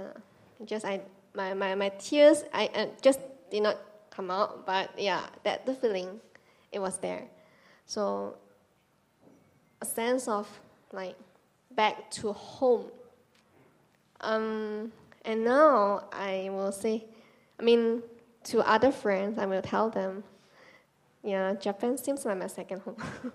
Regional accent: Malaysia; moved away as an adult; because I'm a Malaysian too, so I came here 2 years ago

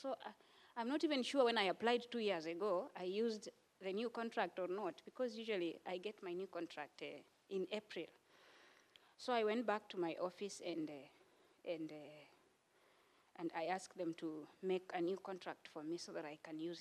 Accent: Kenya; English is a second language; now in Hiroshima, Japan; because I came from Kenya.

